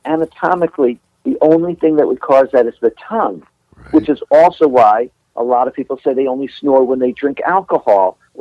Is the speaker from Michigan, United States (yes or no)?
no; New York, United States; now in Los Angeles, United States; And I grew up in New York, which, you know, we have this love-hate relationship with Boston, but we really love you guys.